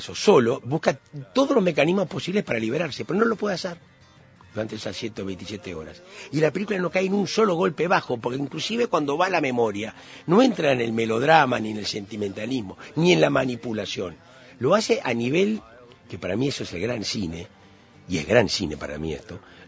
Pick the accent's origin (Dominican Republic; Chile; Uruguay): Uruguay